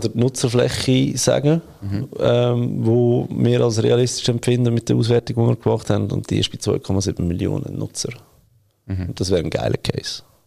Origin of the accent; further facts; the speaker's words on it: Switzerland; Und schon nur das stresst dich als Schweizer.